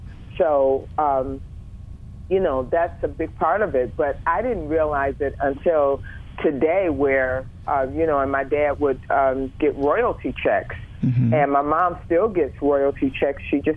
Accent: Detroit, Michigan, United States; my background is I'm from Detroit originally, and there's a whole lot of soul and, as you know, Motown and you know, that Detroit swag.

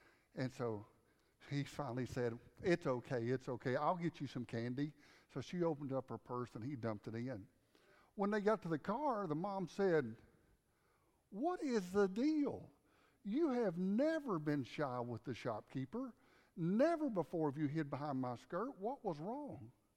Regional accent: United States; but I'm going to stick with poor because I'm American.

